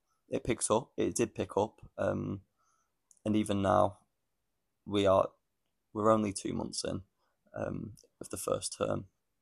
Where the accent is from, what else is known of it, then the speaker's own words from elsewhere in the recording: Blackpool, North West England, United Kingdom; Yeah, I am from Blackpool, but yeah, I'm not Scouse, and I never will be.